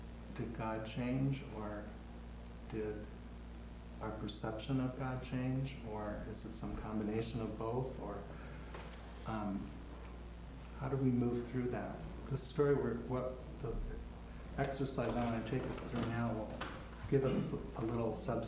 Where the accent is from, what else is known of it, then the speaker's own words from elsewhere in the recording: Minnesota, United States; As I told you, I grew up in Minnesota